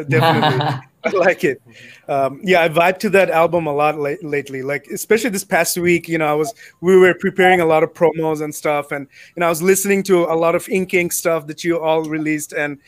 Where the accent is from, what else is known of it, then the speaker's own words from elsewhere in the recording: Bangladesh; I'm Bengali, so like I'm from Bangladesh originally.